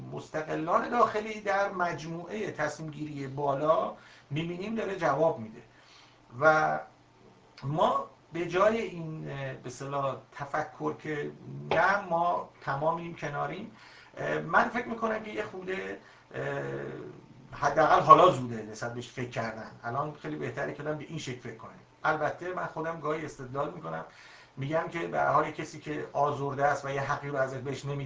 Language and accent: Persian; Khorramshahr, Khuzestan, Iran; در واقع توی شناسنامه ایران نوشتم و خودم ترک هستم، توی خرمشهر بزرگ شدم